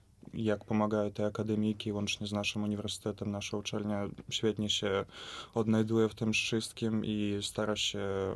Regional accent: southern Ukraine, Ukraine; Polish is a second language; Ja jestem z samego południa Ukrainy. Dom rodziców znajduje się na granicy z Krymem. Dlatego od razu, tak z dzieciństwa byłem wychowany w dwóch językach, i rosyjskie, i ukraińskie.

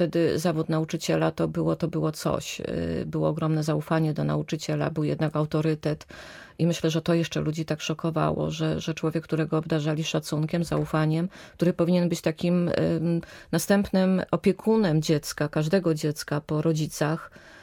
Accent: Pabianice, Łódź Voivodeship, Poland; takie same bloki jak w Pabianicach. Ja jestem z Pabianic i takie było porównanie.

